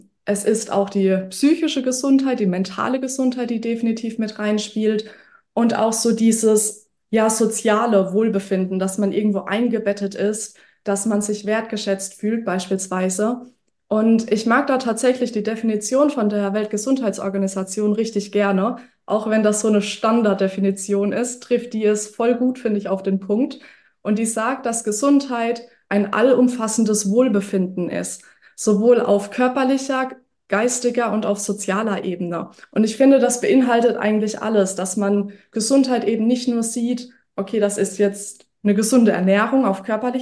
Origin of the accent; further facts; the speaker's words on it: Rhineland-Palatinate, Germany; ich komme aus der Südpfalz. Das heißt, ich wohne inmitten von Weinbergen. Ich bin mittlerweile 30 Jahre alt